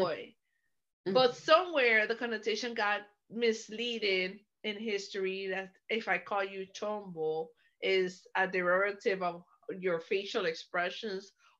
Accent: Panama; when I say Panama, that I'm from Panama

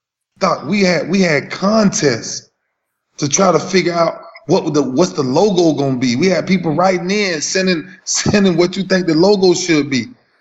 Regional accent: Lakeland, Florida, United States; I'm going to go back and do something in my hometown, Lakeland.

